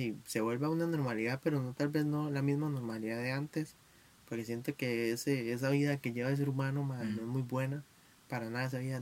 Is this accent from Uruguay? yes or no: no; Costa Rica; Muy buenas vibras para todos nosotros como ticos